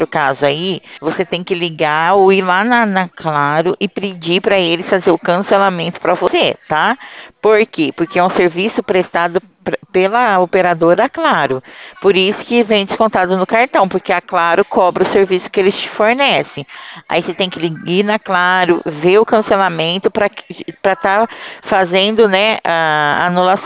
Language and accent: Portuguese; São Paulo, Brazil; O meu DDD é 016, porque eu sou do estado de São Paulo, tá?